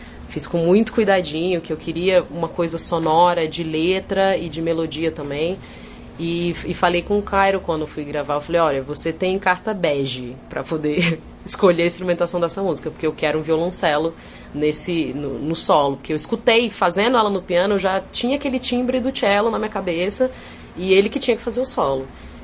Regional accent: Brazil; Mas é, muito pouco internacional, sou bem brasileira.

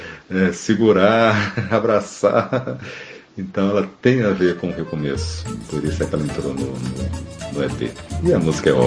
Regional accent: Rio de Janeiro, Brazil; E eu não sou nordestino, eu sou do interior do estado do Rio, a minha influência é muito mais de Minas do que qualquer outra coisa, né?

